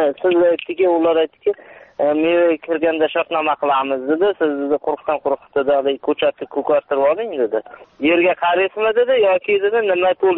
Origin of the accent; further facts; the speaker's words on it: Raqqon, Fergana Region, Uzbekistan; born there; Farg'ona viloyati Beshariq tumani Raqqon qishlog'i Qo'rg'onda tug'ilganman.